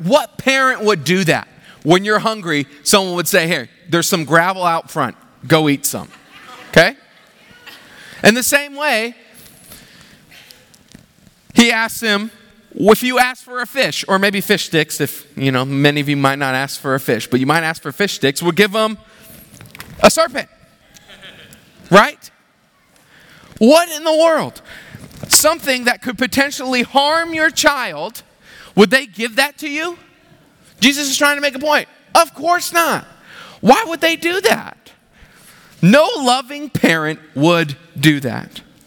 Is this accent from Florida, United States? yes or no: yes; Florida, United States; growing up in Florida, we had a whole lot of storms.